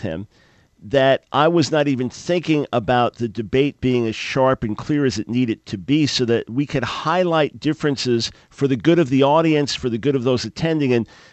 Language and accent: English; New York, United States; now in North Carolina, United States; I went out, was driving in it, was thoroughly enjoying it as a New Yorker living in North Carolina.